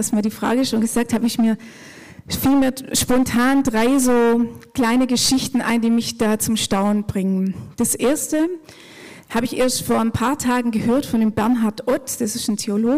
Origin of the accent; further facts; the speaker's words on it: Baden-Württemberg, Germany; Ich bin im Schwarzwald aufgewachsen, ziemlich pietistischen Elternhaus